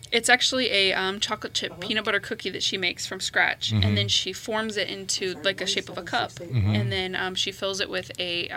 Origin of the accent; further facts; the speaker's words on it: Rensselaer, United States; We're all from Rensselaer. Mm-hmm. Yeah. So we live there. And, you know, we've all grown up with the bakery.